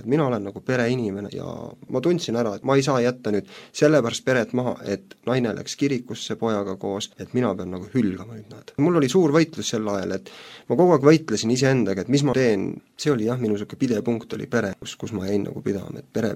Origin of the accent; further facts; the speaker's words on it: Kuressaare, Saare County, Estonia; ma olen Kuressaarest.